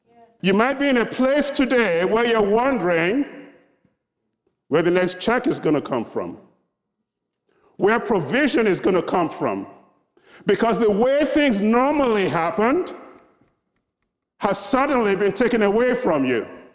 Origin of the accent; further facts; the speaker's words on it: Nigeria; I'm originally from Nigeria, so you might notice that I talk a little differently and I dress a little differently.